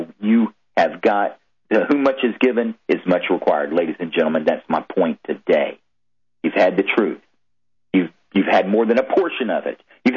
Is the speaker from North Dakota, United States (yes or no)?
no; Columbus, Georgia, United States; I grew up in Columbus, Georgia. And it's like a melting pot because of the base there.